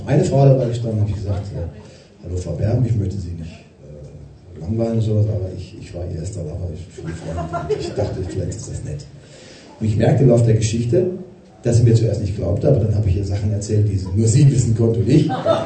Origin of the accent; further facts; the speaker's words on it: Hamburg, Germany; Ich bin in Hamburg aufgewachsen. Deswegen kann ich auch halbwegs Deutsch. Bin aber aus Baden